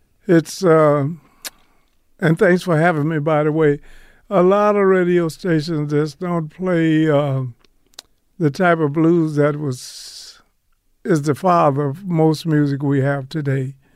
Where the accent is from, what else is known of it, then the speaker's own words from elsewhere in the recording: Louisiana, United States; I was born in Louisiana on a farm.